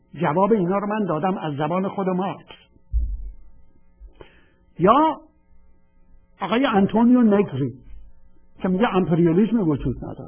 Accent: Khuzestan, Iran; چون من بچه خوزستانم.

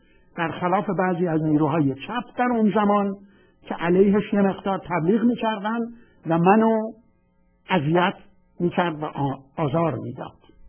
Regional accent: Khuzestan, Iran; چون من بچه خوزستانم.

